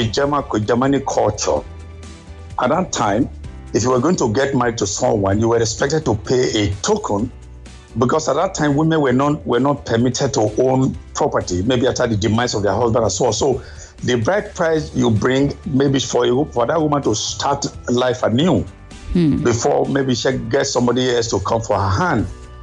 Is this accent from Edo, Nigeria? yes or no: yes; Edo, Nigeria; In Africa, for instance, I come from Edo State.